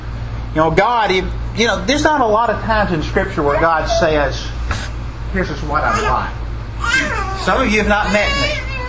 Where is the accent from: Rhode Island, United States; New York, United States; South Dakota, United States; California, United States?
New York, United States; And then I would say, "Oh, I'm from New York."